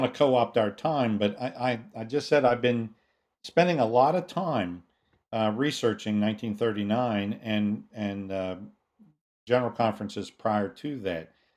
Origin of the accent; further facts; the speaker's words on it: West Virginia, United States; now in New York City, United States; having been born and raised in West Virginia, that I'm now the bishop of New York City.